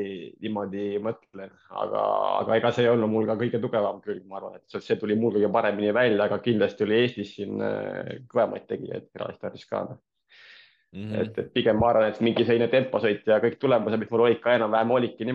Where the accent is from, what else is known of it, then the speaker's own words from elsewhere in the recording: Kuusalu, Harju County, Estonia; Tegelikult ma olen pärit Ainast veits eemalt Kuusalust. Et mitte päris Tallinna poiss